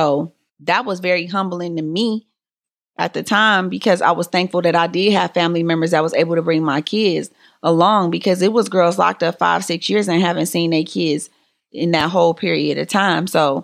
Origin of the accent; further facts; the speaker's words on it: Detroit, Michigan, United States; because I was born and raised in Detroit. Detroit is a hustling town.